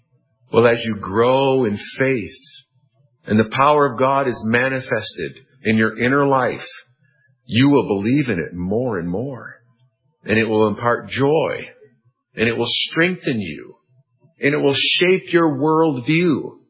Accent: United States; Maybe it's because I'm an American, but I was disappointed at the outcome of the elections this past week

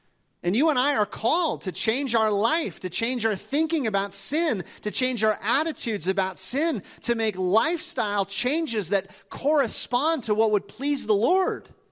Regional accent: Minnesota, United States; Growing up in Minnesota, we had a farmer, a friend, real close friend, and he was notorious.

